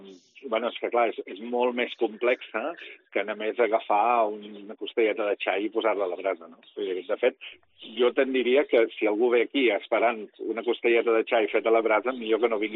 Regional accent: Girona, Catalonia, Spain; soc un nano que ha voltat molt, soc molt gironí, i m'estimo molt la terra on visc, però també entenc que jo tinc afluències i influències d'altres cultures perquè les he viscut també molt

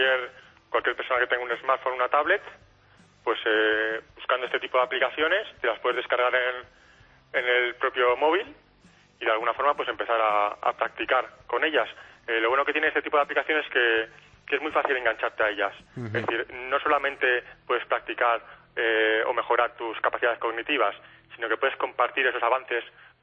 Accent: Vitoria, Basque Country, Spain; Somos de Vitoria.

